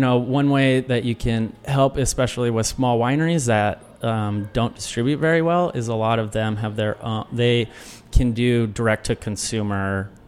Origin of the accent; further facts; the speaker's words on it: McMinnville, Oregon, United States; It's called McMinnville.